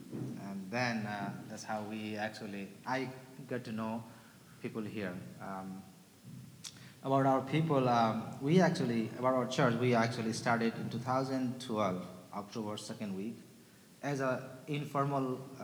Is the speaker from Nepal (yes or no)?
yes; Nepal; now in Grand Rapids, United States; One is Nepali from Nepal. They were born and brought up in Nepal and came to the United States, and I'm one of them actually.